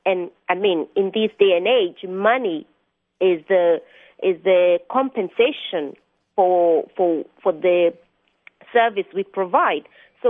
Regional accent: London, United Kingdom; Today I'm speaking to you from Detroit. I'm actually from London, England, but I'm in Detroit today.

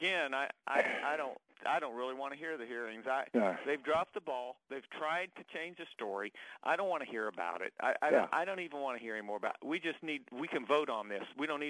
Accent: United States; So we're not getting what we deserve, I think, as American people, which is the truth.

